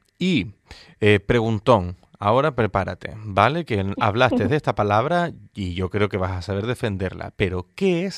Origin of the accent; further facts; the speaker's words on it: Canary Islands, Spain; Es decir, que en Canarias, los canarios también exportamos nuestra cultura